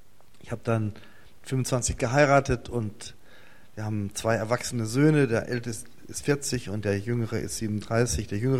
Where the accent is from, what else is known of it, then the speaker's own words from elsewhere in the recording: North Rhine-Westphalia, Germany; Ich bin also gebürtiger Westfale, im östlichsten Teil dieses alten Westfalen geboren. Heute gehört das ja zu Nordrhein-Westfalen an der Weser. Habe dort meine Schule hinter mich gebracht